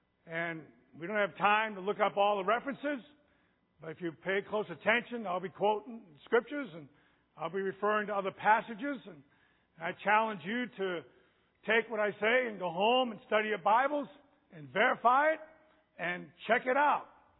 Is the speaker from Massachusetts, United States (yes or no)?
yes; Boston, Massachusetts, United States; also born or lived in St. Louis / Pittsburgh; I am from Boston, and I wouldn't say I'm a Brady fan, because I learned to always identify wherever I am.